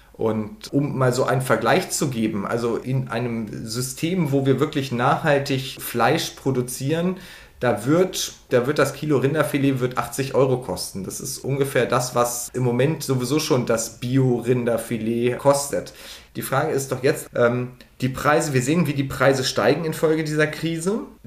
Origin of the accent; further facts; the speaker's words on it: Lower Saxony, Germany; ich komme aus Niedersachsen